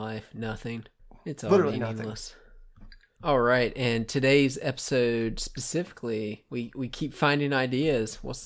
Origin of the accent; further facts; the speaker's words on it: Appalachia, United States; accent: Appalachian; we're absolutely going to hear my Appalachian accent today, because I cannot say C-O-L-O-R.